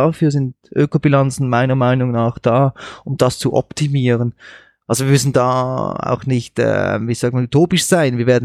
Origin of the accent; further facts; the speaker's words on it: Switzerland; bei uns in der Schweiz, das wird bei euch nicht anders sein